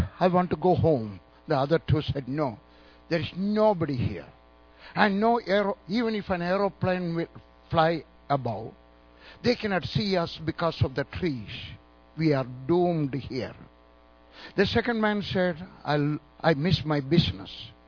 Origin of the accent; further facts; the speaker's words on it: South India, India; born there; I was born in South India, extreme South India. My parents are from Eastern Orthodox Church.